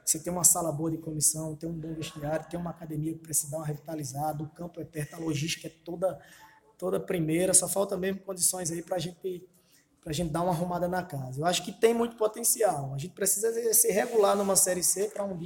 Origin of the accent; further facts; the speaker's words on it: Natal, Rio Grande do Norte, Brazil; como eu sou de Natal